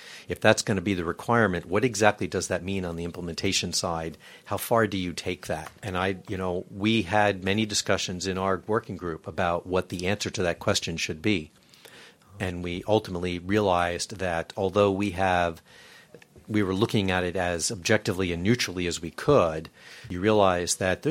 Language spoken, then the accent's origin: English; United States; I'm an American, I speak English, that's really all I work with and all I've ever done.